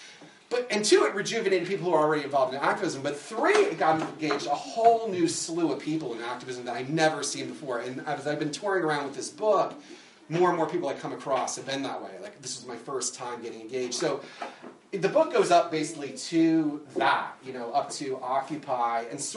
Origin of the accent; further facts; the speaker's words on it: New Jersey, United States; I'm from New Jersey, and I speak quickly, so I'll try not to.